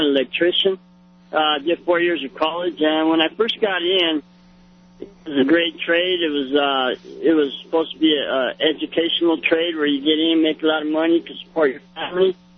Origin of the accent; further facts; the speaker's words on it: United States; And I'm an American. I've been paying taxes my whole life, and now I'm having a hard time getting work.